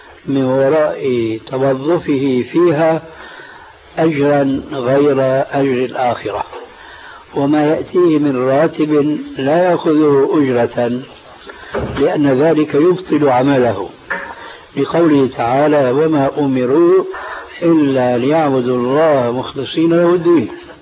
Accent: Syria; عندنا في الشام

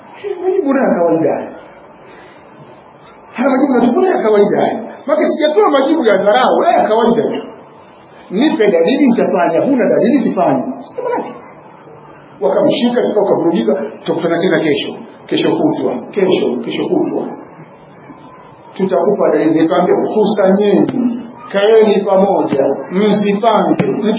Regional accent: Kigoma, Tanzania; atakuwa ametoka Kigoma na mimi nimetoka Kigoma

